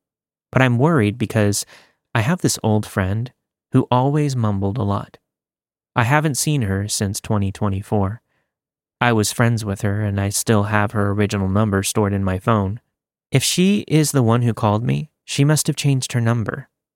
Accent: California, United States; moved away as an adult; I was 22 years old and was leaving my home state of California to head east for my corrections job.

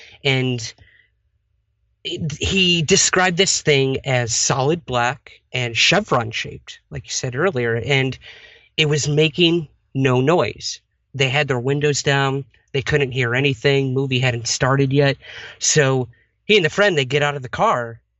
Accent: Syracuse, New York, United States; interviewing people in my hometown of Syracuse, New York, and kind of just snowballed from there.

